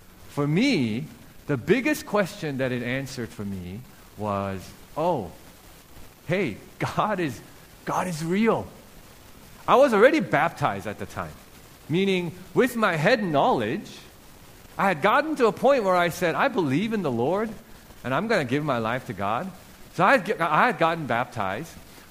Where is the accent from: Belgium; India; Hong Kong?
Hong Kong; So when I was 16, growing up in Hong Kong